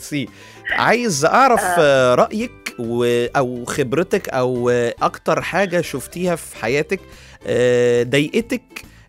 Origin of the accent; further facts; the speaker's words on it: Upper Egypt, Egypt; accent: Saidi; يعني انا لهجتي طبعا الصعيدية يعني مش ولا بد قوي